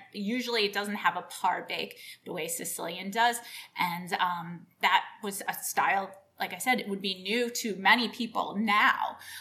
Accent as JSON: {"language": "English", "town": "New York City", "region": "New York", "country": "United States", "tie": "born or raised there", "said": "Well, I mean, I'm lucky being from New York. I was born and raised in New York City."}